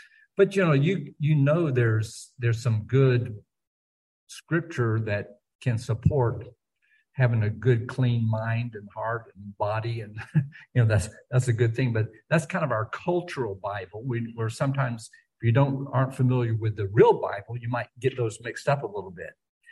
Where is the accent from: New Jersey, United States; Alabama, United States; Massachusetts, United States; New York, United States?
Alabama, United States; born there; also born or lived in New Zealand / Fiji / North Dakota / Arkansas; I was born in Alabama, but I lived in New Zealand and Fiji and North Dakota and Arkansas.